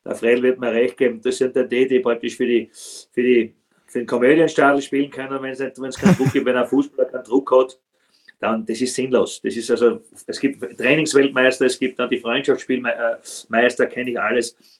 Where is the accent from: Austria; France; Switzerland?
Austria; Hartberg, Styria; weil das ist aus meiner Heimat, muss ich sagen, Hartberg